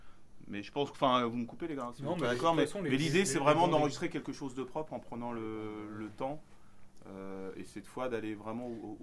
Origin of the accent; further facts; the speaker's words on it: Évreux, Normandy, France; Moi, je connaissais quand j'étais gamin sur Evreux avec mes frangins, où il y avait beaucoup plus de bars qui faisaient jouer, tu vois.